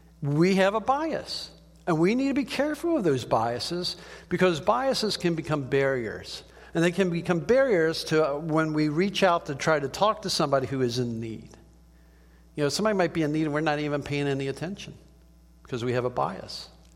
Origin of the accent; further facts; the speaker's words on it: Washington, District of Columbia, United States; He grew up in India, I grew up in Washington, D.C.